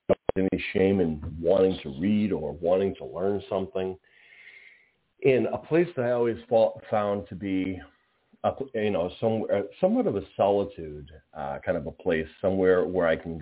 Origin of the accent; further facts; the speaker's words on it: Pawtucket, Rhode Island, United States; So what I want to do first is shout out the public library where I'm from. I'm currently airing from the Pawtucket Public Library, which is not far from where I live.